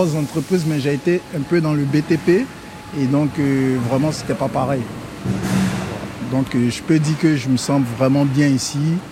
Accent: Côte d’Ivoire; Je me présente … j'ai 38 ans, je viens de la Côte d'Ivoire, père de 3 enfants.

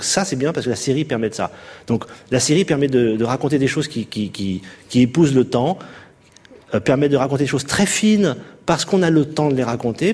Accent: France; parce que je suis français

